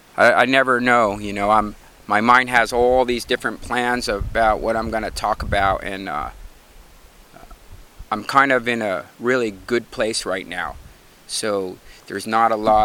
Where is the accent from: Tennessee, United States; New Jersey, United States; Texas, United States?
New Jersey, United States; moved away as an adult; now in California, United States; Yesterday was my 37th year anniversary of moving to California. I moved here from New Jersey when I was 20.